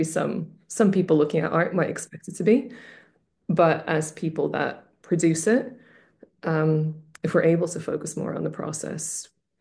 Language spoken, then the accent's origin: English; Canada; also born or lived in Russia; So I was born in Russia and my parents and I moved to Canada when I was six.